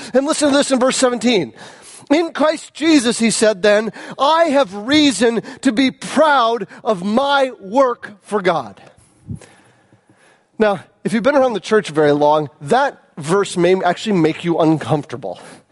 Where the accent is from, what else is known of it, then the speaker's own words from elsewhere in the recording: St. Johns, Michigan, United States; I grew up in St. John's, and I knew the black guy in St. John's because there was one